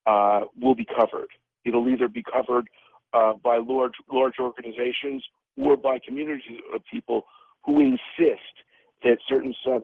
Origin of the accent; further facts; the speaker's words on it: New York, United States; I grew up on Long Island, reading Newsday, occasionally the New York Times.